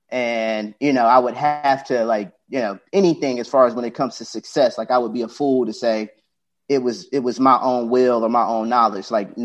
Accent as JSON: {"language": "English", "town": "Kinston", "region": "North Carolina", "country": "United States", "said": "I am from Kinston, North Carolina. One of those real small towns, might have like 2-3 stoplights."}